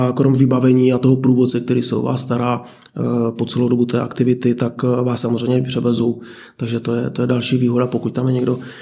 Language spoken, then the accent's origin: Czech; Slovenia; Czech is a second language; tak jak u nás ve Slovinsku několik a každý ten region má tu svoji lokální specialitu